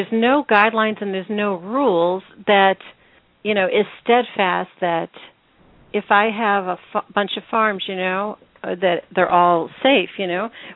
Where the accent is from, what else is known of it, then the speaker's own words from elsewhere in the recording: Pennsylvania, United States; I grew up in Pennsylvania, and our farmers markets were all the Amish.